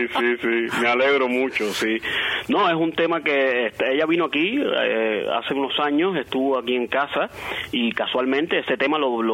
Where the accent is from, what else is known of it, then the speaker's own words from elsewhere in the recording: Havana, Cuba; Y bueno, ahí en La Habana, después nos fuimos de Santo Suárez. Mi padre le dieron un apartamento antes de fallecer en la esquina de Teja. Y ahí viví siempre, en la esquina de Teja ahí.